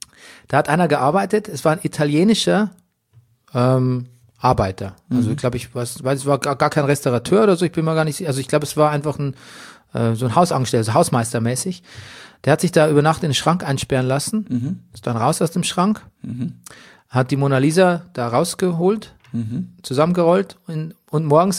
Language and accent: German; Grafentraubach, Bavaria, Germany; Kannst auch in meinem Heimatort auch.